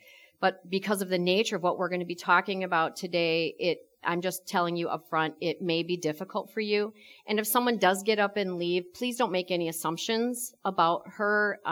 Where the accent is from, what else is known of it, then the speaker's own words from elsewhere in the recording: Missouri, United States; My home state of Missouri is a state that has a strict abortion ban